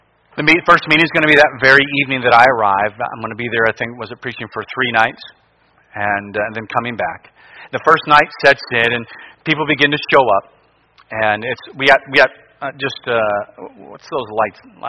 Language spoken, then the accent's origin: English; Cleveland, Ohio, United States; And if you know me, I'm from Cleveland. I don't like any of that.